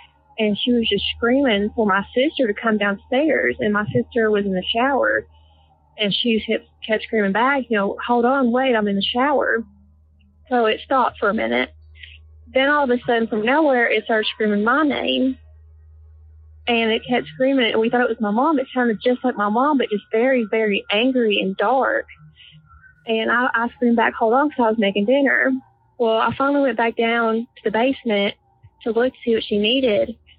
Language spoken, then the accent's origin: English; Tennessee, United States; Hey, this is … I am from Tennessee.